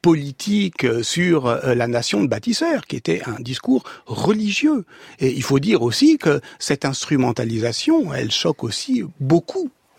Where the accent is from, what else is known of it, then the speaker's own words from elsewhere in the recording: Paris, Île-de-France, France; born there; moi, je suis né à Paris